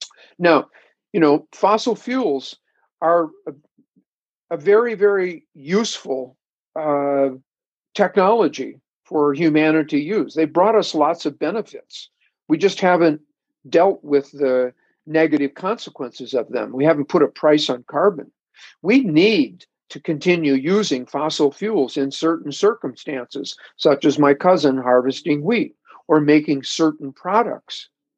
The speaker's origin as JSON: {"language": "English", "region": "Illinois", "country": "United States", "tie": "born or raised there", "also_born_or_lived": "Iowa", "said": "I was born in Iowa from parents who grew up on farms in Kansas, and I grew up in rural Illinois. So I feel like I have a Midwestern perspective, though I've spent the overwhelming majority of my life living in East Coast cities, right?"}